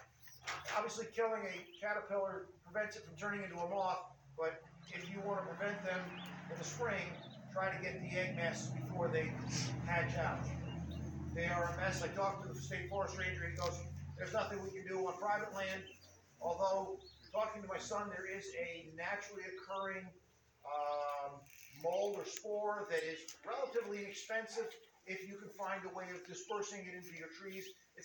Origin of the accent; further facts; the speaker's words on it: New York, United States; I grew up with them on Long Island back when I was in high school.